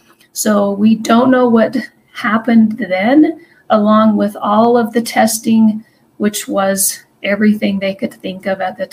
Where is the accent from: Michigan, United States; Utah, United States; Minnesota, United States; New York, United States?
Utah, United States; Salt Lake City; I am from Salt Lake City, Utah area, right between the mountains.